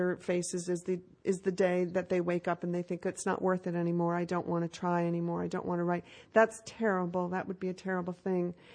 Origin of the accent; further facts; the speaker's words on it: New England, United States; I'm so from New England. It's not, I mean, generations and generations on both sides, way before the Mayflower.